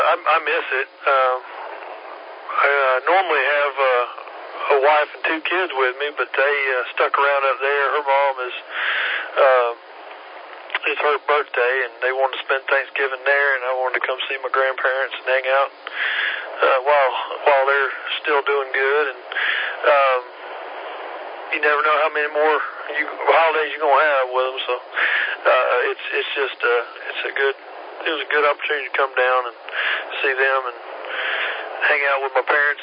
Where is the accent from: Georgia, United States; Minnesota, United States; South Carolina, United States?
South Carolina, United States; Greenville; now in Kentucky, United States; I'm from Greenville, but I live in Kentucky now.